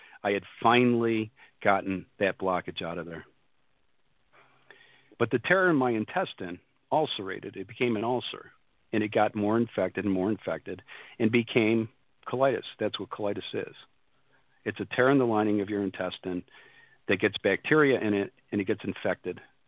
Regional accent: New York, United States; I just so happened to have gone home to my hometown, which is a few hours from Rochester, where I had this whole thing happen, Rochester, New York.

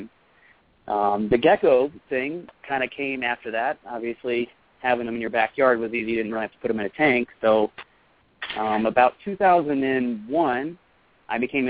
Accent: Arizona, United States; Well, I was actually born and raised in Arizona, and anybody who's been to Arizona knows that there's a wide variety of reptile species that's here.

